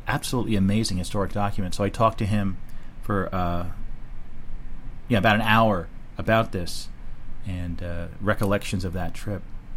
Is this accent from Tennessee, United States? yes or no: no; Bridgewater, New Jersey, United States; it's there in the living room of our house, the house we grew up in Bridgewater, New Jersey.